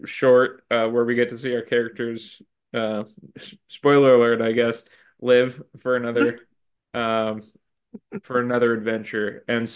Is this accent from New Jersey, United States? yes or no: yes; New Jersey, United States; And it's actually I'm from New Jersey.